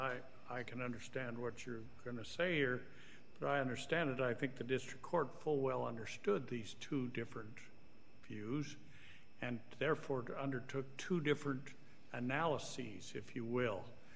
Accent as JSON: {"language": "English", "region": "Idaho", "country": "United States", "said": "I don't know how to say that because I'm from Idaho"}